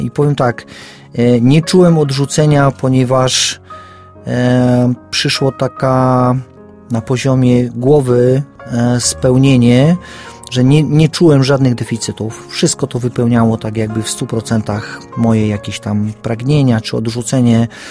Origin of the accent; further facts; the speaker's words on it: Silesian Voivodeship, Poland; bo jestem Ślązakiem z pochodzenia, z korzeni. No z korzeni może jestem Sycylijczykiem, bo prapradziadek był Sycylijczykiem, więc może mam włoskie korzenie.